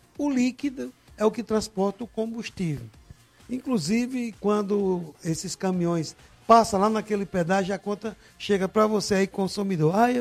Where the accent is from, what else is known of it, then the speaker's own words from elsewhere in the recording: Northeast Region, Brazil; porque eu sou do Nordeste, falo meio enrolado.